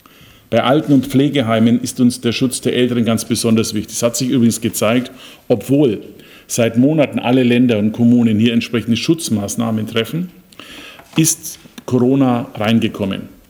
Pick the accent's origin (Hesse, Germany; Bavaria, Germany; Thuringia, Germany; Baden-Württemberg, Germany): Bavaria, Germany; die sogenannte Startezeit bei uns in Bayern, wie man sagt, zwischen Weihnachten und Neujahr